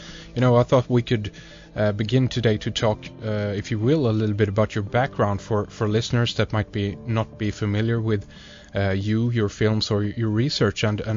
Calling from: Sweden; this is Red Ice Creations Radio. We are recording from Sweden in Scandinavia

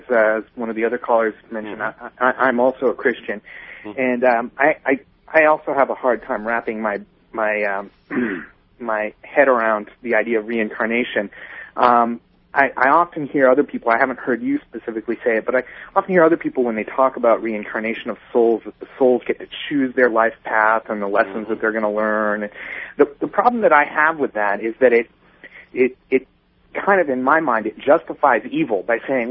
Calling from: Tucson, Arizona, United States; I'm calling from Tucson.

